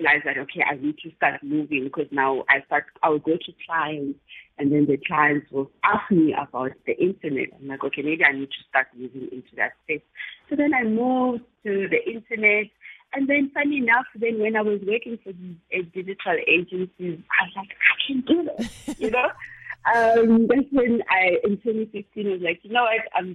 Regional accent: Bloemfontein, Free State, South Africa; now in Johannesburg, South Africa; I'm originally from Bloemfontein, actually. I studied at the university in Bloemfontein. I studied marketing. And when I finished my diploma, I came to Johannesburg to try to find some work.

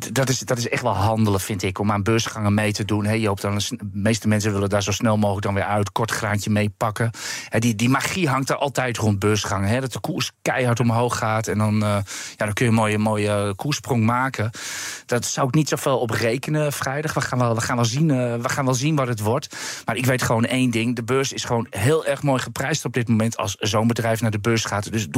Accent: Netherlands; Maar ja, als Nederlander juicht mijn hart.

